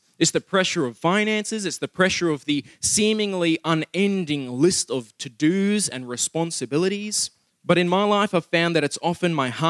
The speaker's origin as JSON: {"language": "English", "country": "South Africa", "second_language": "English", "said": "I am South African and I'm an Afrikaans, South African at that. I can a bit Afrikaans praat"}